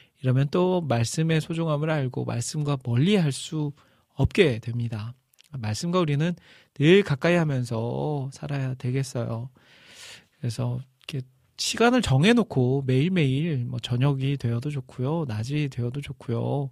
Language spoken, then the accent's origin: Korean; Iksan, North Jeolla, South Korea; 이제 제가 살고 있는 곳이 제 고향이 익산이에요. 근데 익산은 충청도와 전라도가 이렇게 딱 만나는 지점이라 이 전라도 사투리도 있지만 충청도 사투리도 섞여 있거든요. 그래서 저도 모르게 네, 금깨 막 이런 것도 쓰고